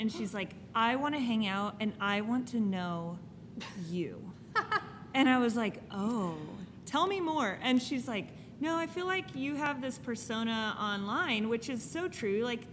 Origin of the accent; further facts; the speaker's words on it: Huntington Beach, California, United States; moved away as an adult; now in Texas, United States; Grew up in Orange County, Huntington Beach, L.A. area. And I moved away. I moved to Texas in 2010.